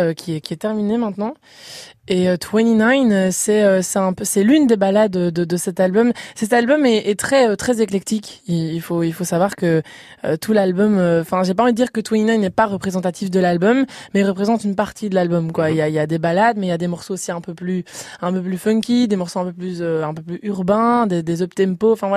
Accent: Charleroi, Wallonia, Belgium; quand j'ai dit que je venais de Charleroi lors de The Voice

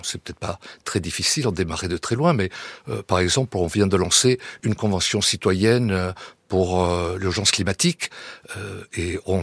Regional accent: Bordeaux, Nouvelle-Aquitaine, France; Voilà, moi je suis un Bordelais

